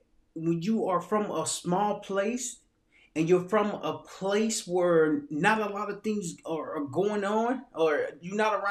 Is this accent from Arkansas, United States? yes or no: yes; Little Rock, Arkansas, United States; And I start sharing, like, I'm from Little Rock, Arkansas.